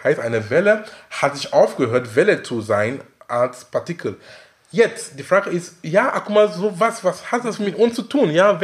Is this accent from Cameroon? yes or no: yes; Cameroon; Du kannst in Berlin sein, du kannst in Hamburg sein oder in Kamerun, wo ich herkomme.